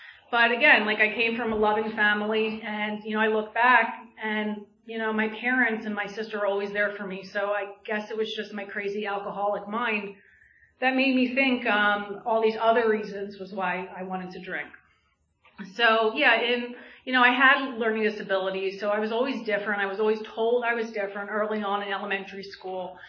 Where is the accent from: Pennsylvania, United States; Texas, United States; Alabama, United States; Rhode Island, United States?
Pennsylvania, United States; Holland; So I come from Bucks County. I mean, I grew up in Holland, which is right next to Newtown